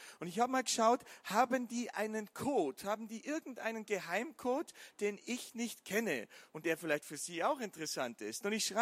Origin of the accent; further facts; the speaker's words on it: Bavaria, Germany; Dort, wo ich herkomme, ich komme aus dem schönen Allgäu. Man hört es vielleicht, ich bin nicht so ganz dialektfrei.